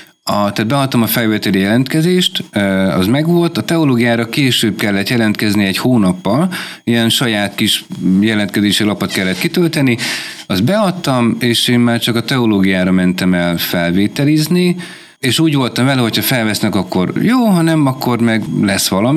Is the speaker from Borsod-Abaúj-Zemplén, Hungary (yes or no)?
yes; Tokaj, Borsod-Abaúj-Zemplén, Hungary; Ha megkérdezik, akkor én mindig is azt mondom, hogy én tokai vagyok.